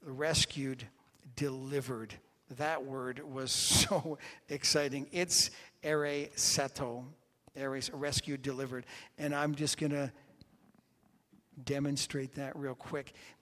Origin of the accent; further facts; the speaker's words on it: Canada; "Hey, everybody, I'm from Canada," and I pointed to the little spot in Canada where I live